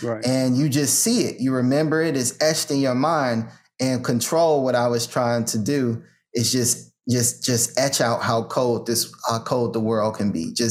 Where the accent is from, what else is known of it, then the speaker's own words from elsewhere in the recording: Chicago, Illinois, United States; growing up in Chicago, I got a solid foundation of how rough it can be, you know?